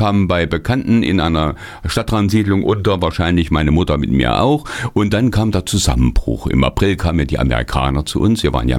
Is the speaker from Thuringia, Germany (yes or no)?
yes; Oberhof, Thuringia, Germany; born there; Sie kamen dann, sie wurden nach Oberhof evakuiert, deswegen bin ich gebürtiger Oberhofer.